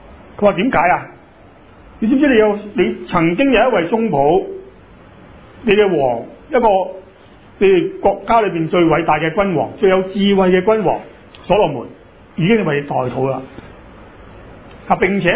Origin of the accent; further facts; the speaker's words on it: China; 即系我哋中国人啦